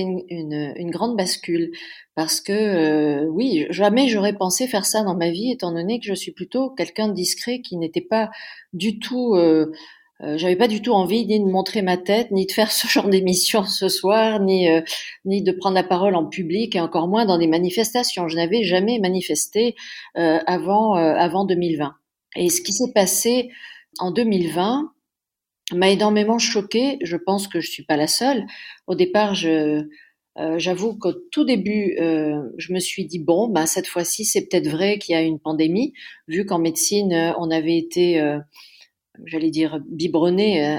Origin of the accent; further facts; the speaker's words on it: Nice, Provence-Alpes-Côte d'Azur, France; J'ai été conçue en Suisse et je suis née à Nice. Voilà. Donc j'ai passé toute ma vie d'enfant, d'adolescente et de jeune adulte à Nice. C'était ma patrie.